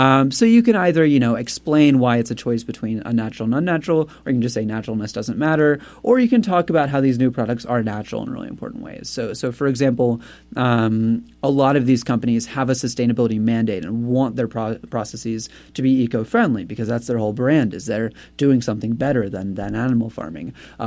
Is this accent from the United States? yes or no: yes; the South, United States; Yeah, and I'm from the South, so, you know, sunflower seeds